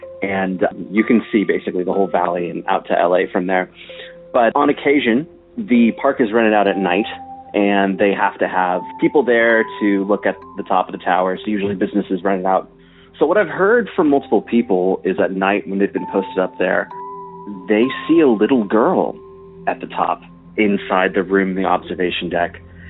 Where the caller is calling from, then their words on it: Santa Clarita, California, United States; Hey there … I'm coming from Santa Clarita, California. I have a few stories for hometown legends. Now, Santa Clarita is a little bit north of Los Angeles.